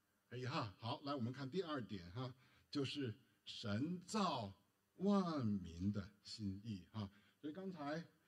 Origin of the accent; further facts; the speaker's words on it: Beijing, China; 我是北京人啊，这个师母是在资本主义社会长大的啊，我是生在新中国，长在红旗下啊。